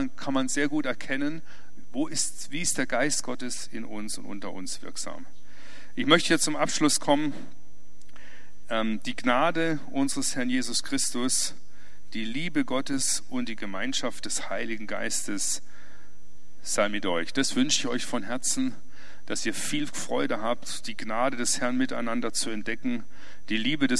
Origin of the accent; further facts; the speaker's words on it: Freiburg im Breisgau, Baden-Württemberg, Germany; Ich komme aus Freiburg im Breisgau.